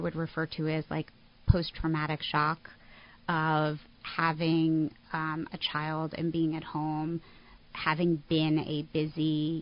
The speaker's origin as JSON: {"language": "English", "region": "Northeast", "country": "United States", "tie": "born or raised there", "said": "stuff I had never been exposed to growing up in the Northeast."}